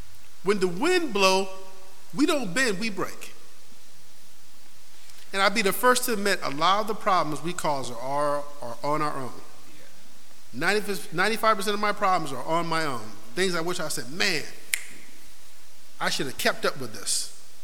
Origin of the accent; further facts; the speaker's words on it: Rochester, United States; We had a fireplace in our house, still in the house I grew up in Rochester.